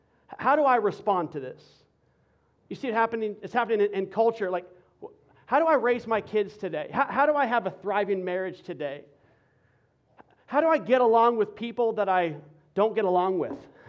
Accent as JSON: {"language": "English", "region": "Texas", "country": "United States", "said": "I found out as a Texan one important thing"}